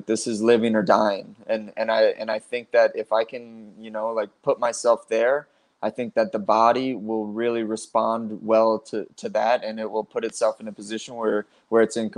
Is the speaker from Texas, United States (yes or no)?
no; Colorado, United States; I'm from Colorado. I still live in Colorado.